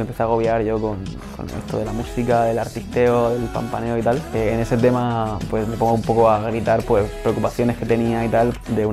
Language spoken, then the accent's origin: Spanish; Region of Murcia, Spain; Y como soy murciano, pues como que no terminaba de decir el final.